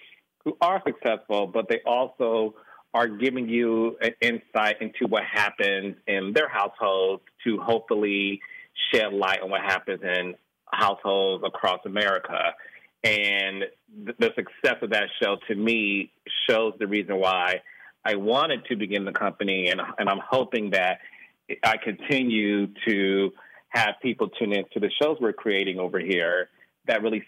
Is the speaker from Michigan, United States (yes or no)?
yes; Detroit, Michigan, United States; No, I'm from Detroit, and I grew up in the whole era of Black excellence.